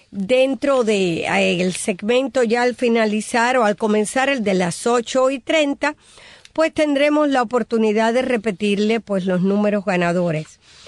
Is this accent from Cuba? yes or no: yes; Cuba; moved away; Nosotros en Cuba, yo vine a enterarme de Halloween cuando llegué a este país.